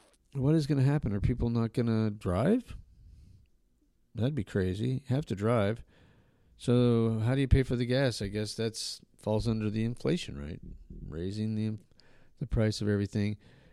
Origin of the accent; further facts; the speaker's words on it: Albuquerque, New Mexico, United States; We actually, I grew up in Albuquerque, so there was the Octopus Car Wash, which is actually featured in Breaking Bad.